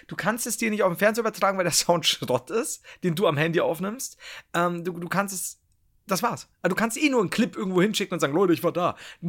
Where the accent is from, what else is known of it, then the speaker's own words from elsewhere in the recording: Bavaria, Germany; Nein, ich bin nicht, hör auf, ich bin Bayer, alles gut, ich komme auch nicht aus Franken.